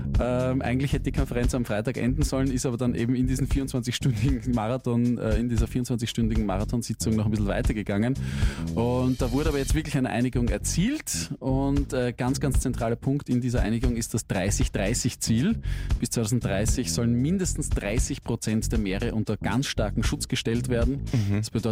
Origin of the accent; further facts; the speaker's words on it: Austria; bei uns in Österreich